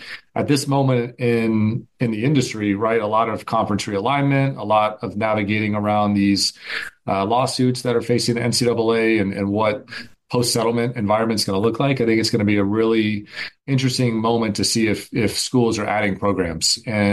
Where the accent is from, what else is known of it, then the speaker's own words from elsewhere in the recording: Mobile, Alabama, United States; I came out from Mobile, Alabama, grew up in the Gulf Coast, and had a dream to come to ASU myself